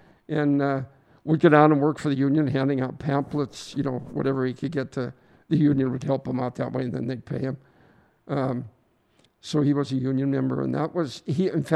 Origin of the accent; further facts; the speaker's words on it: Walkerville, United States; I was born and raised in Walkerville. The only time I was really gone was when I was in the Navy in the 60s.